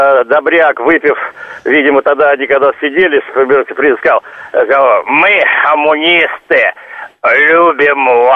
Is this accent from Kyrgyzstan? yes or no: no; Moscow, Russia; born there; Родился я, конечно, здесь, в Москве.